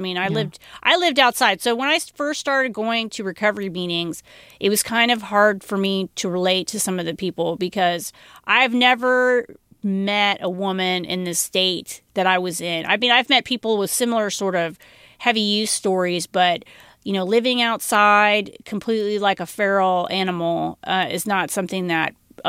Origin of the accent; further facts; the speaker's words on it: Cincinnati, Ohio, United States; moved away; Well, when I came from Cincinnati, Ohio, there was absolutely no